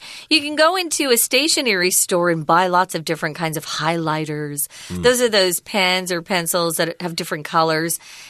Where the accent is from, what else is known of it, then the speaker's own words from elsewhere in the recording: United States; Both of us as well, Tom and I come from America, again, very highly developed.